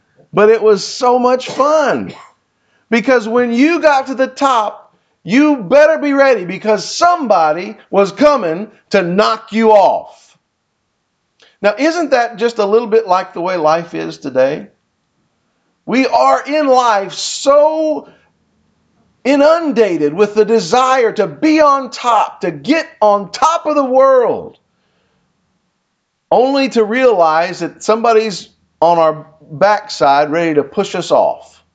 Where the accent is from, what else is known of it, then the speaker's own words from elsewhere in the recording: Kansas, United States; now in Louisiana, United States; When I was young, growing up in Kansas, we had snowstorms. Now, we've had snow in Louisiana since I've been here.